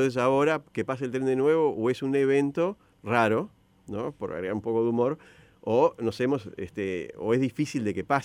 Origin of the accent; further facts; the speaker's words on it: Uruguay; Yo, como uruguayo, concibo que somos otra cosa.